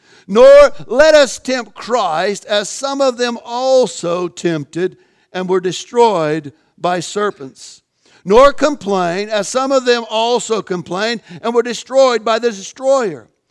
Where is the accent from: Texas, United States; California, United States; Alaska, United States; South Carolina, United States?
California, United States; born there; moved away as an adult; now in Tennessee, United States; In 06, God moved Kathy and I to Tennessee after I was born in California.